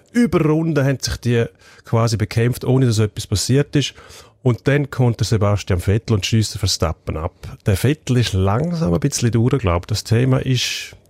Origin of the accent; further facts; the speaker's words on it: Switzerland; Bei uns in der Schweiz noch nicht so in dem Maß wie zum Beispiel in Deutschland, Spanien, Frankreich zum Beispiel